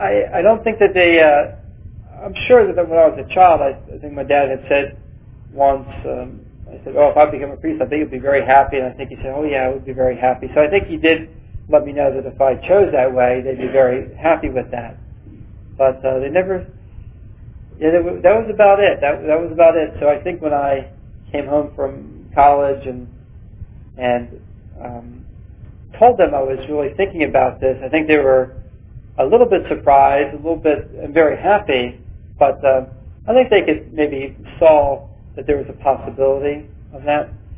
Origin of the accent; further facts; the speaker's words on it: Philadelphia, Pennsylvania, United States; growing up in Philadelphia, take the Wonder Bread, we would roll it up